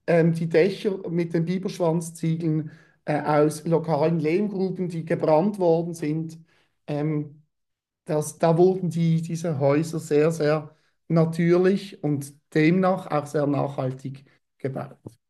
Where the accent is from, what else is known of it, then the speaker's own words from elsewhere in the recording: Grand Est, France; oder natürlich die Gegend, wo ich herkomme, aus dem Sundgau, wo das Elsass auch dazugehört, ist diese Riegelbauweise